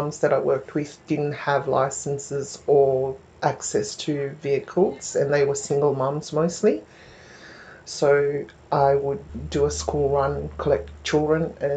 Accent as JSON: {"language": "English", "country": "Fiji", "tie": "born or raised there", "moved": "yes", "said": "but I took it for granted growing up in Fiji"}